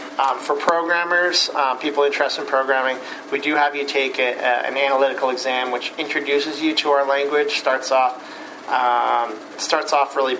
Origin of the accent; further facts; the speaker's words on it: Fall River, Massachusetts, United States; I grew up here in Fall River, and one of the girls I went to elementary school, middle school, Durfee with, she